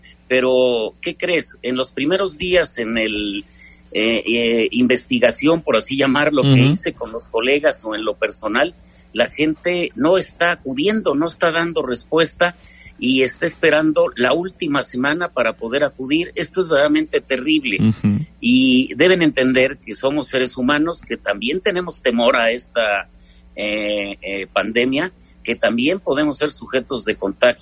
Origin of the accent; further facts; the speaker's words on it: Mexico; como buenos mexicanos, no dejemos todo para la última semana